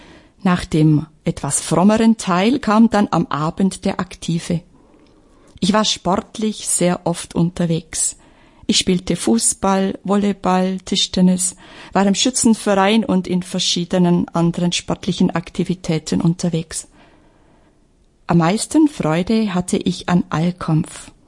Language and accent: German; Illerberg, Bavaria, Germany; Meine Heimat ist Illeberg, ein Dorf zwischen Neu-Ulm und Memmingen. Ich wuchs in einer religiösen Familie mit 4 Geschwistern auf.